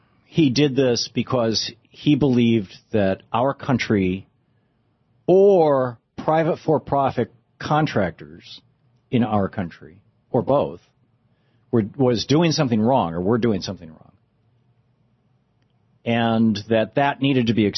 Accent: Michigan, United States; I remember back in the 70s, growing up in Michigan, if you bought a foreign-made car, you could just plan on it getting keyed.

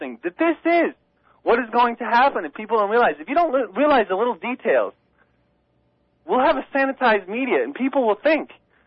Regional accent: United States; This is our place, and I'm not an immigrant. Just because I was born here.

